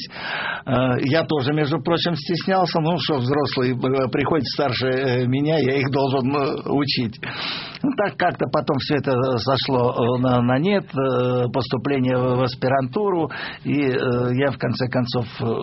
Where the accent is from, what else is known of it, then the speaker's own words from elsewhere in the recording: Moscow, Russia; Дело в том, что я родился в Сокольниках.